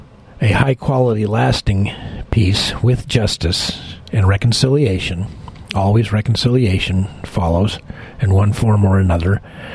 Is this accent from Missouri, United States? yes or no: no; California, United States; the fact that I was born in San Francisco and grew up here in California.